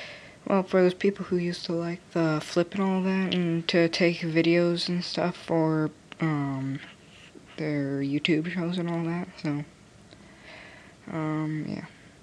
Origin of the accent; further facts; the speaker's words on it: Wisconsin, United States; now in Illinois, United States; I'm from Wisconsin. Well, I live in Illinois, but I was from Wisconsin.